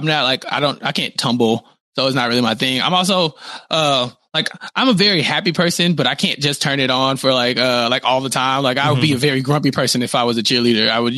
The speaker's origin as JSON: {"language": "English", "region": "Texas", "country": "United States", "said": "I'm from Texas. So I've heard it both ways."}